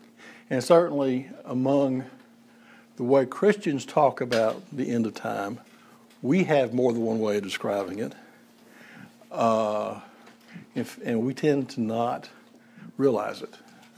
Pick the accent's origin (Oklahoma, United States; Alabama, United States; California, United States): Alabama, United States; in part because I grew up in North Alabama, where if you get the end times wrong, you will go to hell. You know, that was how we understood things in North Alabama